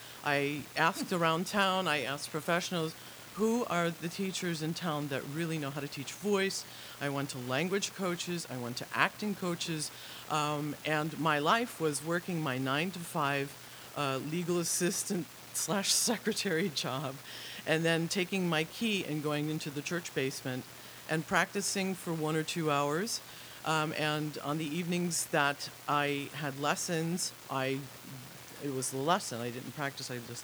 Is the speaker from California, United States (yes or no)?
no; Chicago, Illinois, United States; I was born and raised in Chicago's Little Village neighborhood, which is 99% Mexican. Grew up speaking Spanish